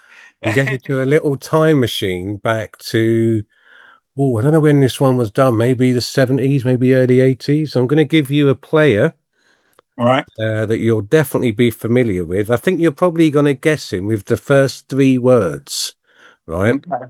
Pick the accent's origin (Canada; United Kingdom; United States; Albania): United Kingdom; Beckenham, London; also born or lived in Lewisham; Well, so I was born in Lewisham, but I spent most of my life in Beckenham.